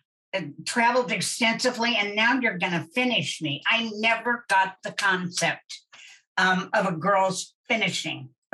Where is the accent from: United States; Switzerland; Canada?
United States; Kansas; but I am from Kansas and yes, I know Dorothy and those guys.